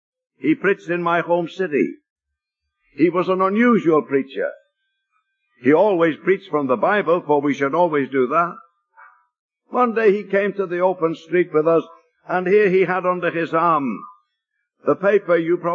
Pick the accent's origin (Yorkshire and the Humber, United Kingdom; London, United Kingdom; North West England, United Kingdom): North West England, United Kingdom; Liverpool; in the city of Liverpool, where I was born and brought up in England there.